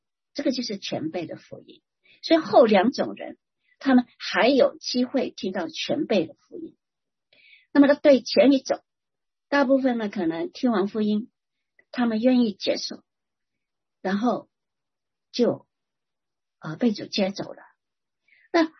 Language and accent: Chinese; Shantou, Guangdong, China; first language Teochew; 他只会讲家乡话，就是跟我一样的家乡话，汕头话，潮州话。